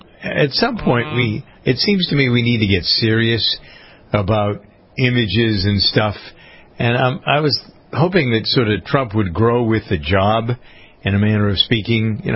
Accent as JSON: {"language": "English", "country": "United States", "said": "I mean, I'm an American through and through"}